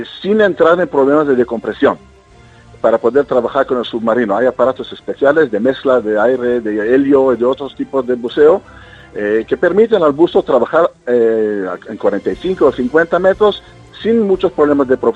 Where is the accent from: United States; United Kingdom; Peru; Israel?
Israel; Spanish is a second language; Yo soy de origen de Israel y era buzo de la Marina de Israel